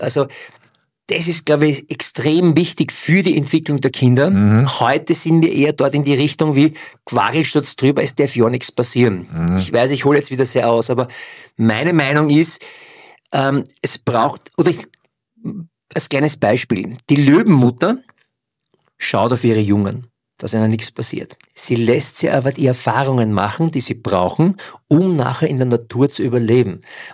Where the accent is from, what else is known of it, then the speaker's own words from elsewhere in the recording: Vienna, Austria; Oder zu Hause in Floridsdorf, wo ich aufgewachsen bin